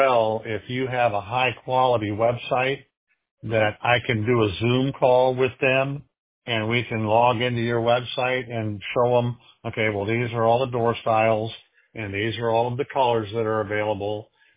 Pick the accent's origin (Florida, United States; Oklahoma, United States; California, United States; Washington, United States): Florida, United States; Tampa; born there; I was born in Tampa. And I go to Tampa all the time.